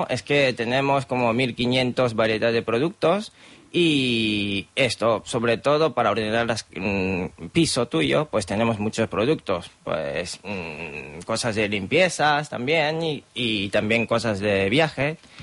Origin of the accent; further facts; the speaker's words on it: Japan; Spanish is a second language; now in Barcelona, Spain; Aunque yo soy japonés